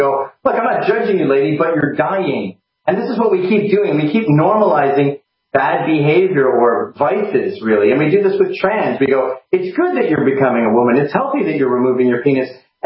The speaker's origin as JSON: {"language": "English", "country": "Canada", "moved": "as an adult", "lives_now": "United States", "said": "I'm an immigrant from Canada, and I'm very grateful to be here."}